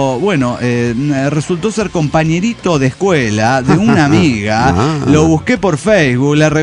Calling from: San Luis, Argentina; de la Sierra de San Luis, Argentina.

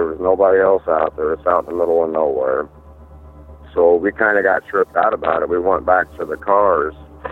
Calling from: Port Clinton, Ohio, United States; calling from Port Clinton, Ohio.

